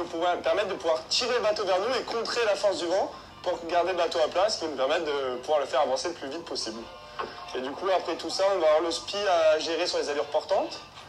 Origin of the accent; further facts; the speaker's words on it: Corsica, France; Normalement, je suis d'origine de Corse.